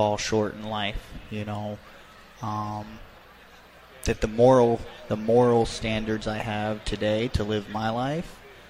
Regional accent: Florida, United States; And I'm like, dude, I'm from Florida, man. So I don't even know why I'm here.

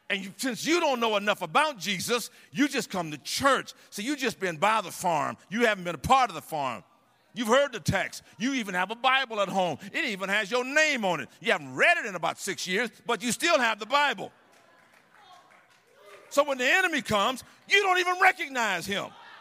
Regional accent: United States; All I know is I'm an American, and I'm from America

